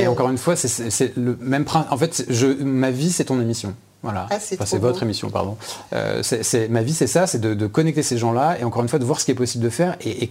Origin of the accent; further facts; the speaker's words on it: Orléans, Centre-Val de Loire, France; also born or lived in Paris; ça a été vraiment un retour au Loiret que je connaissais quand j'étais gamin. Moi je suis originaire de Paris, mais j'ai grandi à la source